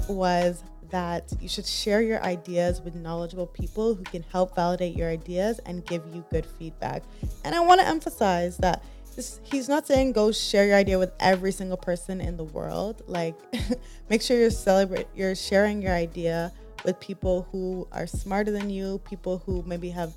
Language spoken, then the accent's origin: English; Nigeria; I'm a Nigerian